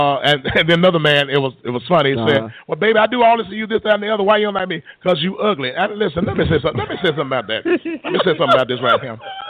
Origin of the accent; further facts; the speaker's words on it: Chicago, Illinois, United States; Listen, I said, I'm from the West Side. I said, now, the West Side just really kind of got off.